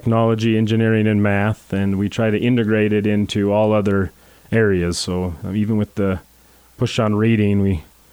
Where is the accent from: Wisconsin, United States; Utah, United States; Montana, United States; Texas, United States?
Utah, United States; Price; So I grew up in Price my whole life.